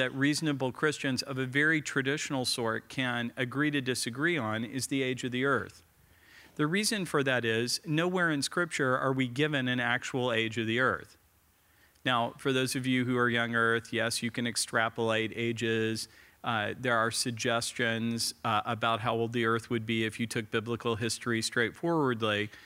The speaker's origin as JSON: {"language": "English", "region": "West Virginia", "country": "United States", "said": "I'm from West Virginia, and indoor plumbing is awesome."}